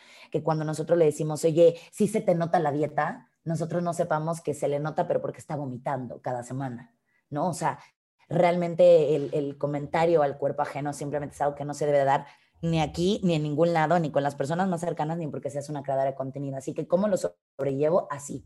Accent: Mexico; soy una mujer mexicana de casi 32 años.

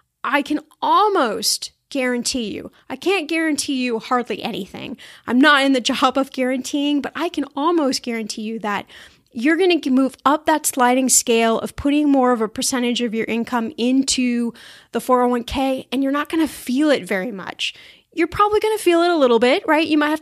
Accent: Midwest, United States; born there; now in California, United States; I don't know if I would call it an accent, but I was born in the Midwest, so maybe you hear a little bit of that. But I've lived in California for so many years

